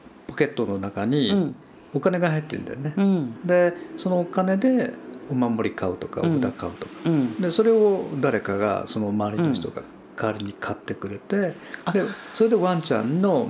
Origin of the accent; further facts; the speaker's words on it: Kagawa, Japan; あの僕のほらふるさとの香川県に有名なコンピラさんってあるんですよ、